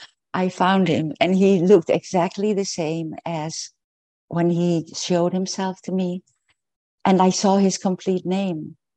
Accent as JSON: {"language": "English", "country": "Netherlands", "second_language": "English", "said": "from the Netherlands."}